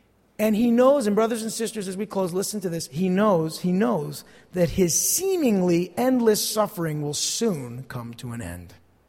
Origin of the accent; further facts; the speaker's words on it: New Jersey, United States; I know what I would have said, because I'm from New Jersey and I'm Sicilian.